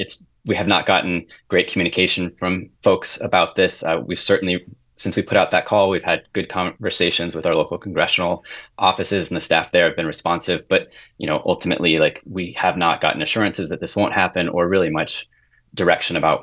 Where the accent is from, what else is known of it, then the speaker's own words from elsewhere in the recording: California, United States; now in Tahoe, United States; I mean, I grew up in the Bay Area and I wish I was growing up in Tahoe. And then when I sort of was freed from college, I moved to the mountains